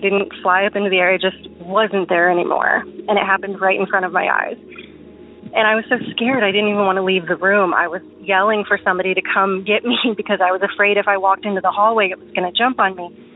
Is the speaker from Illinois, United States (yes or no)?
no; Michigan, United States; So this town that I grew up in was in Hillsdale County.